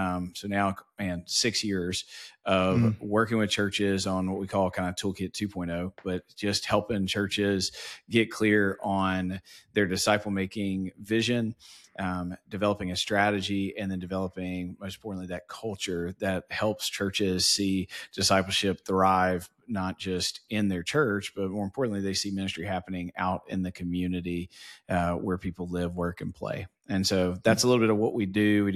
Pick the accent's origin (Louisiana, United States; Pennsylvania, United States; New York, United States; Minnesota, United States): Louisiana, United States; Yeah, we're both from Louisiana, so I have to think that played in some way.